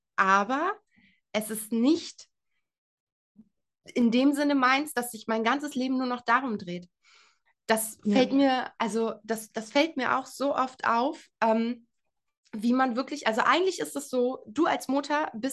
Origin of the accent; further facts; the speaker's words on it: East Germany, Germany; now in West Germany; ich komme aus Ostdeutschland und lebe in Westdeutschland